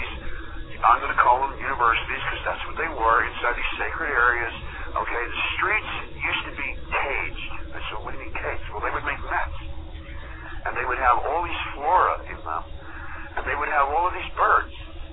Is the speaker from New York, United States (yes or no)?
yes; New York, United States; and I was raised in the North Shore of Long Island as a small child in upstate New York, okay? So coming from New York, I always ask bold questions.